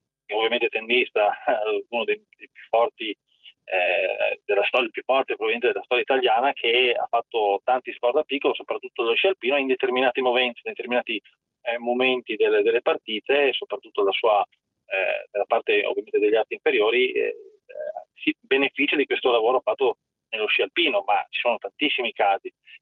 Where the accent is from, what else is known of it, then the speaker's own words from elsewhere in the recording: Friuli-Venezia Giulia, Italy; io parlo, sono del Friuli Venezia Giulia, quindi conosco bene anche la realtà slovena